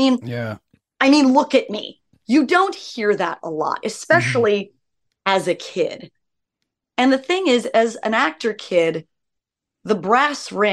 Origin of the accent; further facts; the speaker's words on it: Los Angeles, California, United States; So literally, I was raised by hippies in Laurel Canyon.